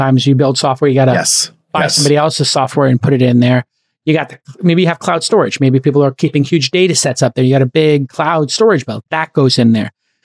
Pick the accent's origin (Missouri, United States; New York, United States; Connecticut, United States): New York, United States; Brooklyn; Listen, I'm from Brooklyn.